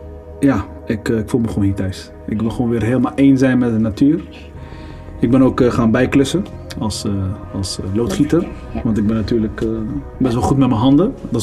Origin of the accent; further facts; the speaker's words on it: Morocco; now in Netherlands; te verhuizen naar Marokko met mijn vrouw, waar ik vandaan kom.